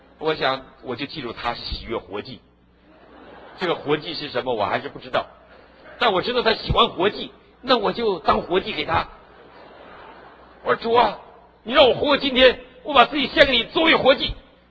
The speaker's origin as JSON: {"language": "Chinese", "region": "Heilongjiang", "country": "China", "tie": "born or raised there", "said": "我是长在那个地方的人，我是东北人，黑龙江人，我知道我小时候常常看到路上被冻死的人"}